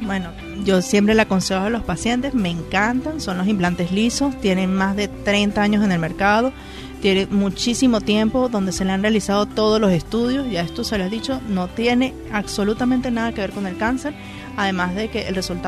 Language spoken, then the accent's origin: Spanish; Valencia, Carabobo, Venezuela; born there; soy valenciana. Nací aquí, en la clínica Santa María.